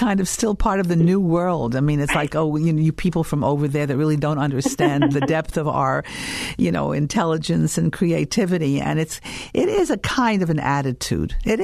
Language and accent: English; New York, United States; And that's spoken as a New Yorker, I might add, not a Philadelphian.